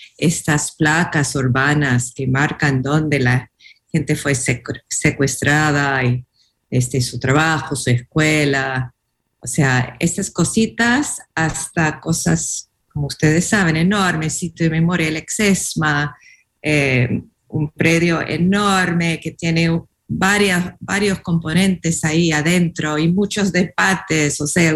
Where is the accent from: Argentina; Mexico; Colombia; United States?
United States; Spanish is a second language; estando acá como gringa pensando en todo eso de nuevo